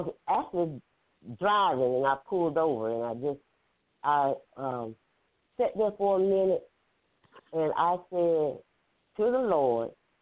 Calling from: Columbia, South Carolina, United States; I am calling from Columbia, South Carolina.

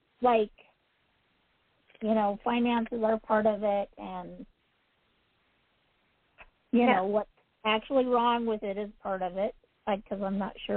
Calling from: Utah, United States; I'm calling from Utah.

